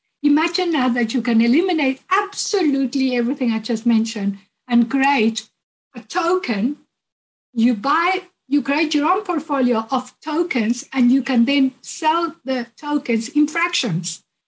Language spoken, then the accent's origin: English; Uruguay; As you know, I'm originally from Uruguay.